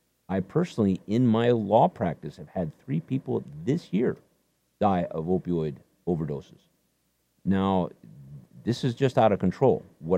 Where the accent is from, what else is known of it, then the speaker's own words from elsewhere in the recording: Nevada, United States; And I grew up in Nevada.